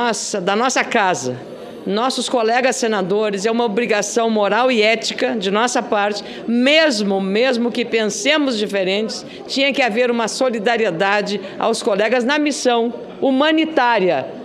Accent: Rio Grande do Sul, Brazil; Como eu sou do Rio Grande do Sul, de um estado que tem um vínculo muito grande com o processo do bloco do Mercosul

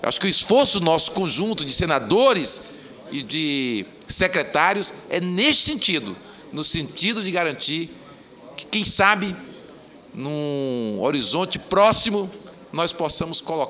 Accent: Fortaleza, Ceará, Brazil; born there; Eu nasci em Fortaleza, embora...

